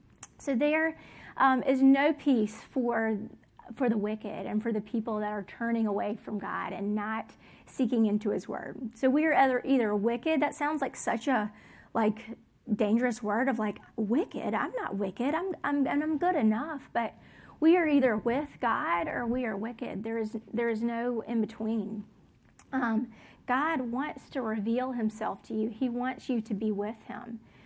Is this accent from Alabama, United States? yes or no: yes; Mobile, Alabama, United States; now in Oxford, United States; So I'm from Mobile, Alabama, and I grew up spending a lot of time on the beach, on the water and boats. It's kind of like my one sadness about living in Oxford is that we're so far from the beach.